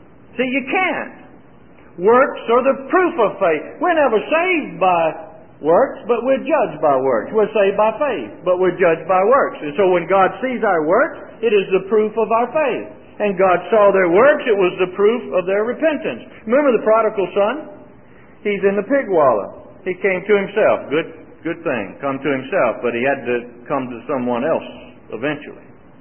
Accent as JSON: {"language": "English", "region": "Mississippi", "country": "United States", "tie": "born or raised there", "said": "The church I was raised in Mississippi called them revival meetings."}